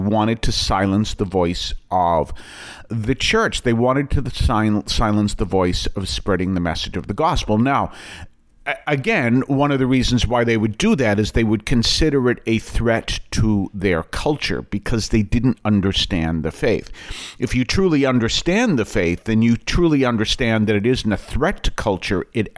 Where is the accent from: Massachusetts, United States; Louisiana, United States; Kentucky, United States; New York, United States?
Massachusetts, United States; Boston; because I was born and brought up in Boston.